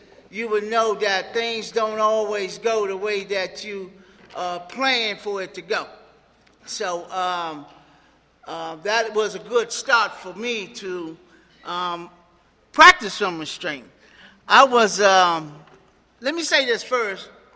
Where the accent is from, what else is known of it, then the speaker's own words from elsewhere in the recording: Maryland, United States; I'm from the South Potomac area.